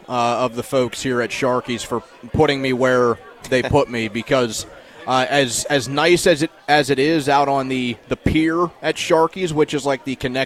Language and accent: English; Greensburg, Pennsylvania, United States; And I'm from this area. I'm from Greensburg. I grew up in a little town that is less than 10 miles from where we're sitting right now.